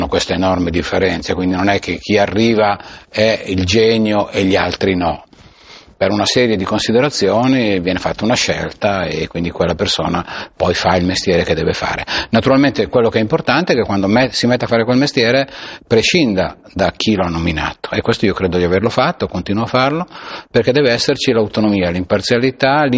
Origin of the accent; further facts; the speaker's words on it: Arona, Piedmont, Italy; io sono nato ad Arona